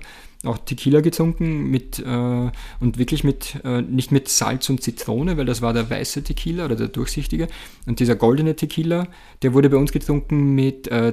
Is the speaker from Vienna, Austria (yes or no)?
no; Mattersburg, Burgenland, Austria; also einem Lokal bei uns in Mattersburg damals.